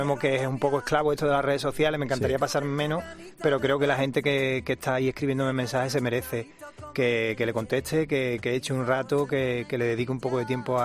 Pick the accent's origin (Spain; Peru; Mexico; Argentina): Spain; Jerez de la Frontera, Andalusia; he tenido que contar con profesionales de mi tierra, de Jerez de la Frontera